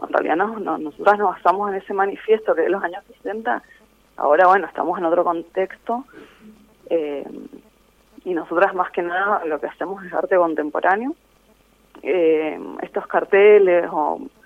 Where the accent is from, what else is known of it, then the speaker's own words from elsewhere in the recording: Godoy Cruz, Mendoza, Argentina; la mayoría somos de Godoy Cruz